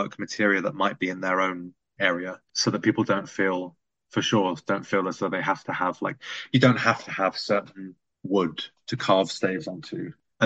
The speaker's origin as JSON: {"language": "English", "region": "South East England", "country": "United Kingdom", "moved": "yes", "lives_now": "Iceland", "said": "I live in Iceland and they don't realize I'm from Sussex"}